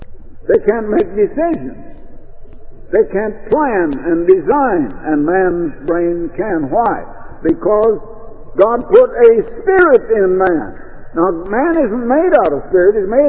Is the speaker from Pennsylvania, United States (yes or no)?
no; Iowa, United States; now in Oregon, United States; when we came out to Oregon in 1924, and when we came from Iowa, and when we arrived out in Oregon